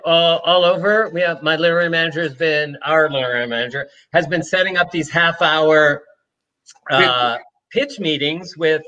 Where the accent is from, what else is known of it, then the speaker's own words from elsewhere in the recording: Chicago, Illinois, United States; And I'm like part of the Jewish mafia. I'm from Chicago.